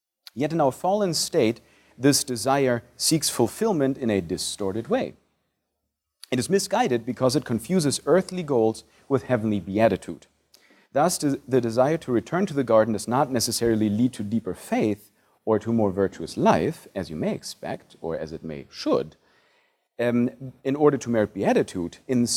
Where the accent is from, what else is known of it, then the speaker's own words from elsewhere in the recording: Germany; also born or lived in Italy; So I am not English, obviously. I'm German, and I follow the politics there more than I do here. I also lived in Italy for 15 years